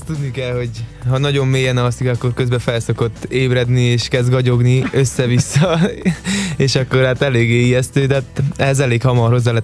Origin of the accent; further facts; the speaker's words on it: Kézdivásárhely, Covasna, Romania; Hát én Erdélyből vagyok, és tehát azt tudni kell Erdélyről